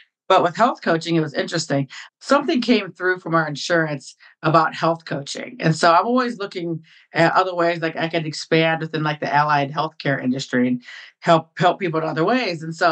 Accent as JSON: {"language": "English", "region": "Midwest", "country": "United States", "tie": "born or raised there", "said": "Well, I had lots of jobs growing up in the Midwest, and I've kind of been pretty entrepreneurial probably since I was about six"}